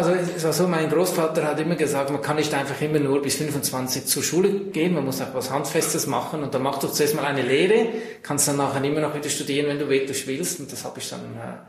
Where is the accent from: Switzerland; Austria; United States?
Switzerland; Central Switzerland; Ich bin in der Innerschweiz in einem Landgasthof aufgewachsen